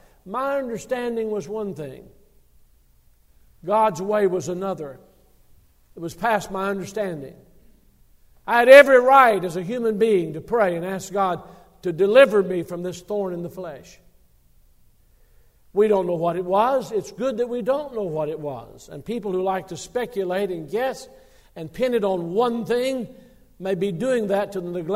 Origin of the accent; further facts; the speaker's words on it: Alabama, United States; born there; now I was born in Alabama, but I got to Tennessee as quickly as I could.